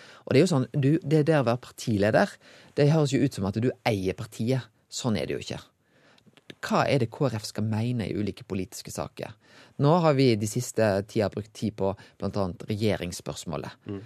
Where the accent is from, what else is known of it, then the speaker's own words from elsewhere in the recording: Western Norway, Norway; accent: West Norwegian dialect; Ja, nei, det beklager jeg. Det er vanskelig å forstå vestlending av og til.